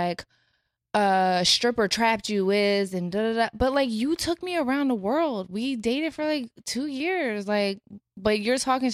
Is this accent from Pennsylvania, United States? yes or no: yes; Philadelphia, Pennsylvania, United States; I grew up poor in Philly. I was a stripper.